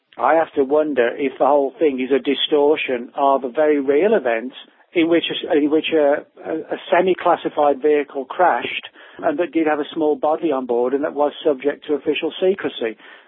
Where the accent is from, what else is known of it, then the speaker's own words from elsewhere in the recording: United Kingdom; where I grew up in Britain